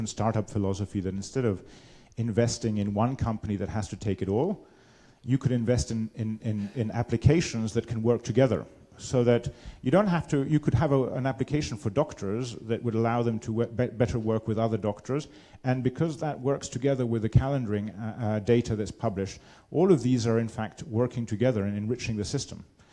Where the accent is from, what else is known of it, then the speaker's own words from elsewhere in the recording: England, United Kingdom; I'm English, but my mother's Austrian, lived in France.